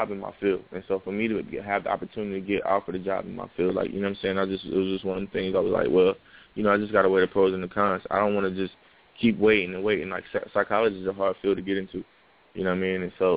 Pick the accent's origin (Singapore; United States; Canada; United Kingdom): United States; New York; I mean, not even because I'm from New York, but I mean, it just is what it is. Like, it's country out here.